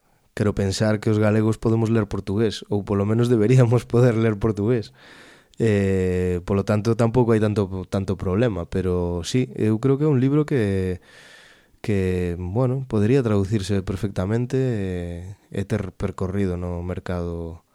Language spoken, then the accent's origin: Galician; Galicia, Spain; É o noso sino como galegos, resurdir constantemente.